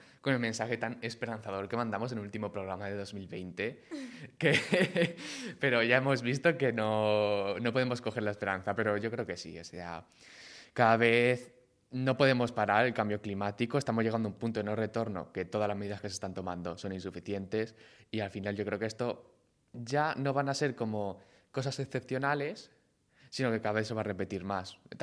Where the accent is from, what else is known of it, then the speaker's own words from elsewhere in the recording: Spain; esto es el claro ejemplo de cómo somos los españoles.